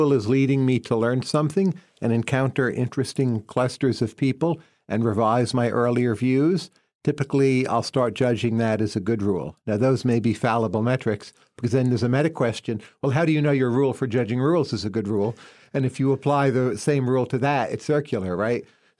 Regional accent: New Jersey, United States; Northern New Jersey, correct.

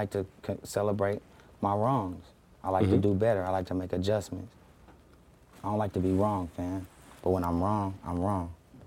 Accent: Mississippi, United States; I'm from Mississippi. I'm from Mississippi.

